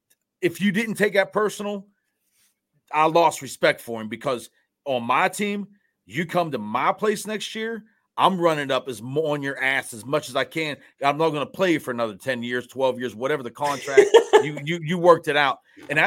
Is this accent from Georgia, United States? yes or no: no; Morgantown, West Virginia, United States; Also on top of that, I was born and raised here in Morgantown.